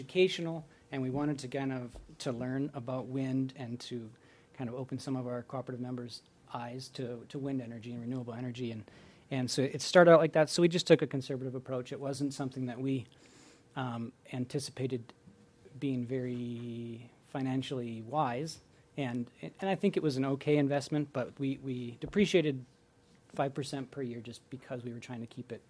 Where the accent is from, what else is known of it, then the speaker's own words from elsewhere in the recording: Valley City, United States; because I grew up in Valley City